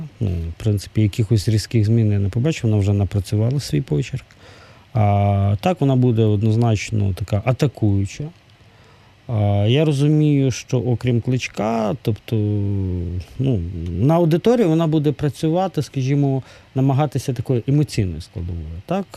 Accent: Lviv, Lviv Oblast, Ukraine; now in Kyiv, Ukraine; Тому що я сам родом зі Львова

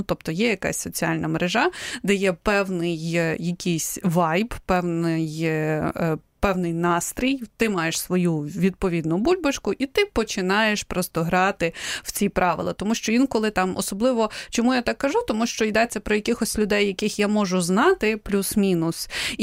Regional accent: Kyiv, Ukraine; я з Києва, але у мене інтернет з'явився в там останньому класі школи, здається.

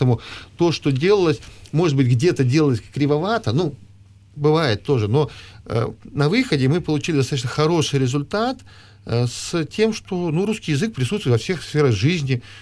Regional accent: Ukraine; now in Latvia; я там приеду с Латвии в Украину, я понимаю, я сам украинец

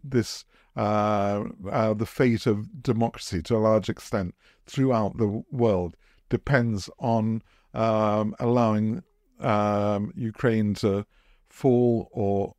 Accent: United Kingdom; also born or lived in United States; I'm a Brit and an American.

